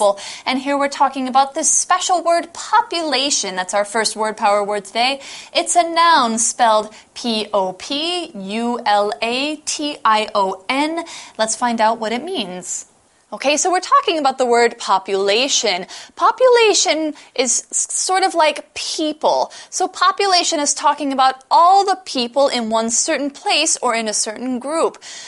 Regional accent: United States; my ethnic group is several different ethnic groups、mm-hmm. because I'm American. It's from Denmark, England, and Scotland. So Danish, English, Scottish

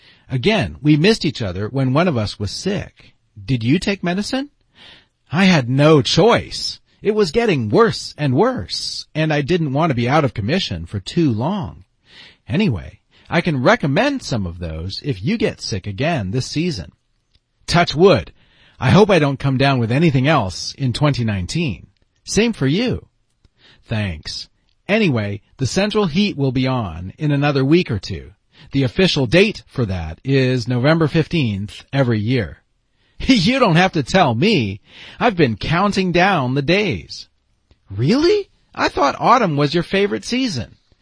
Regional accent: Vermont, United States; Well, you're looking at someone who has many years of experience keeping warm. I grew up in Vermont.

